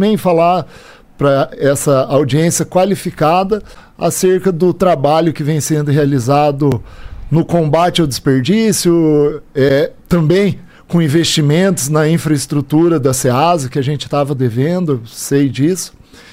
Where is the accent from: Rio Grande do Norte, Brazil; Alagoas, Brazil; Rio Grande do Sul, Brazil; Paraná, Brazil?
Paraná, Brazil; Cascavel; um prazer retornar à minha cidade natal.